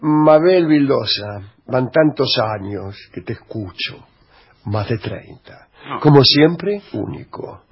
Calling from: Buenos Aires, Argentina; de Villa Pueyrredón.

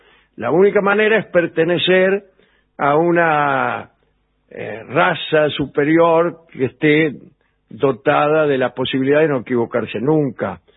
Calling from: Sarandí, Buenos Aires Province, Argentina; de Sarandí.

